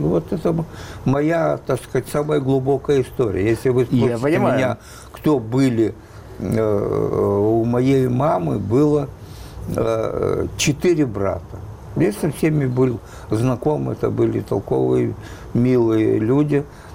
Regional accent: Odesa, Odesa Oblast, Ukraine; moved away; это вот ощущение, что наконец я вырвался из Одессы

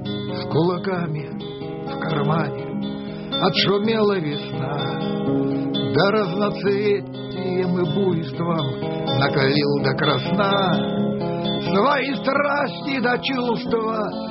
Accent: Baku, Azerbaijan; Я сам из Баку.

